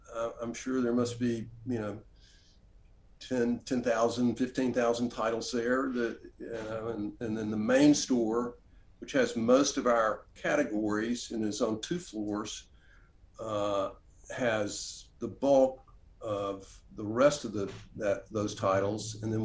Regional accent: Oxford, Mississippi, United States; Well, the house that I grew up in Oxford was directly across the street from Faulkner's home.

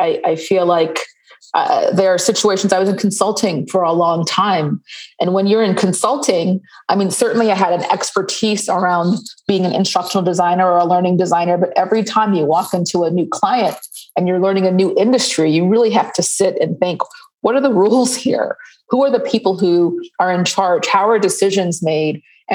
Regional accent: Atlanta, Georgia, United States; I'm from Atlanta. I ended up going to college very early.

